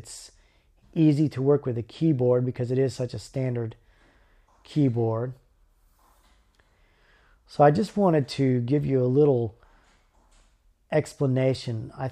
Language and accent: English; College Station, Texas, United States; And again … from College Station, Texas.